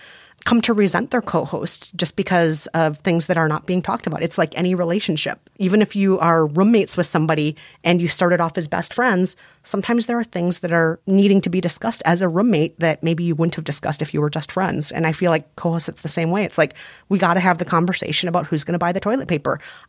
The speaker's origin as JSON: {"language": "English", "region": "Minnesota", "country": "United States", "accent": "Minnesotan", "said": "I'm very Minnesotan. Yep. People hear the Minnesotan in me."}